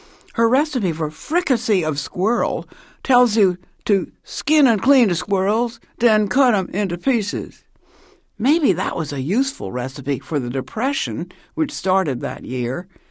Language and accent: English; Baltimore, Maryland, United States; During my childhood, Aunt Priscilla had a daily recipe column with her picture at the top in my hometown paper, the Baltimore Sun.